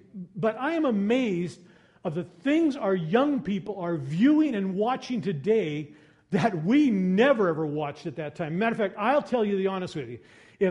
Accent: Seattle, Washington, United States; And I grew up in that city. I grew up in Ballard. That's my place where I was a kid.

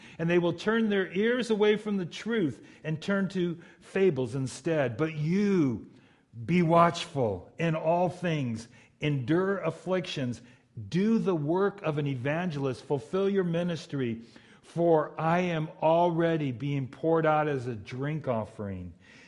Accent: Pico Rivera, California, United States; I grew up in Southeast LA County, Pico Rivera, and my dad was a Los Angeles policeman.

